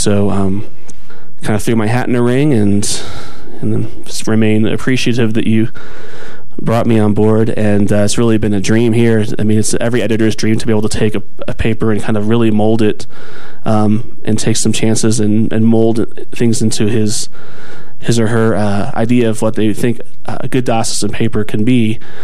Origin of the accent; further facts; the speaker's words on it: New Jersey, United States; I grew up in New Jersey, so that's pretty much where I came back and started out my journalism career.